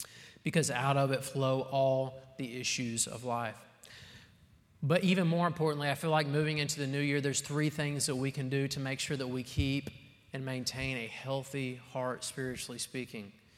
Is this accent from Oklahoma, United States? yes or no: yes; Oklahoma, United States; I moved out here from Oklahoma about 10 years ago